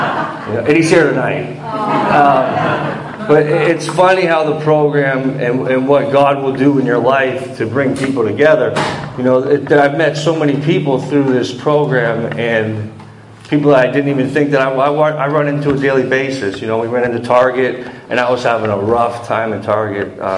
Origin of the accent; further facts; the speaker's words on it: McCain, United States; also born or lived in Hammond; I was born in Hammond, but I grew up in McCain. I grew up in a trailer park the majority of my early childhood.